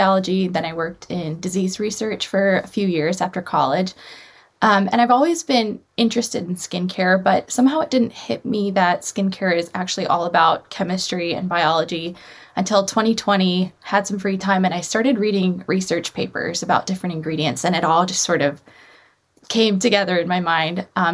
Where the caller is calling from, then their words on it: Seattle, Washington, United States; I'm calling from Seattle, Washington